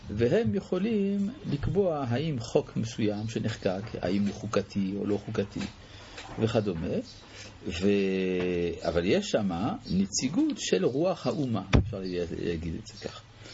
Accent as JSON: {"language": "Hebrew", "country": "France", "tie": "born or raised there", "said": "אני גדלתי במדינה שהיא נחשבת למערבית בריבוע, מדינת צרפת"}